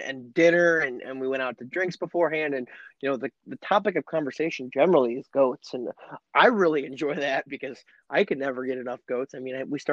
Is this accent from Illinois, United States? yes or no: yes; Illinois, United States; So I am much looking forward to that in my home state in Illinois when that is deemed appropriate.